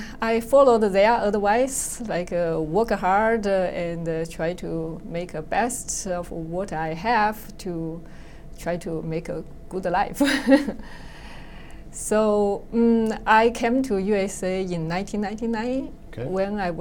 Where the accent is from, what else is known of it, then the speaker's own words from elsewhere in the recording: China; I was born and raised in China, mm-hmm. In an ordinary working family. My parents worked their whole life in a state-owned factory.